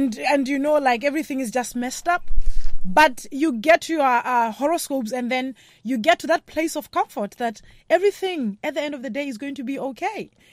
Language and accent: English; Lesotho; English is a second language; I'm from Lesotho, uh-huh, in Southern Africa.